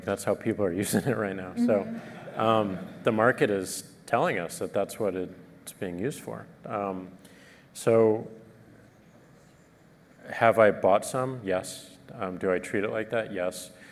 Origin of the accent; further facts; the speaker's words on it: St. Louis, Missouri, United States; I'm from St. Louis, Missouri, and I have a lot of friends and family who are not into technology